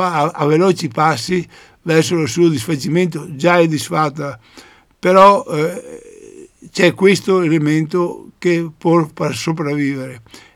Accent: Veneto, Italy; noi come Veneto e come Veneti

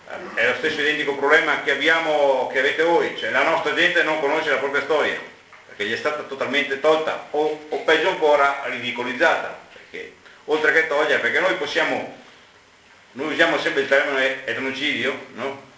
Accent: Veneto, Italy; Anche noi come Veneti, logicamente, abbiamo esattamente la stessa vostra storia, cioè Napoleone e successivamente i Savoia hanno fatto scempio della nostra storia, della nostra dignità, della nostra identità, della nostra economia

